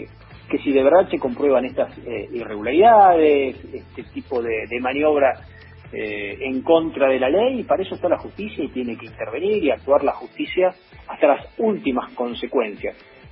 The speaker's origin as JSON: {"language": "Spanish", "region": "Santa Fe", "country": "Argentina", "said": "como santafesino"}